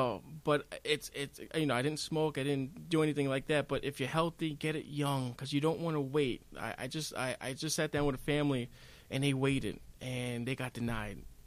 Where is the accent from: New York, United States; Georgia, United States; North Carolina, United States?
New York, United States; New York City; now in Hudson, United States; I've been living in Hudson since 07, but originally from New York City, Far Rockaway, New York.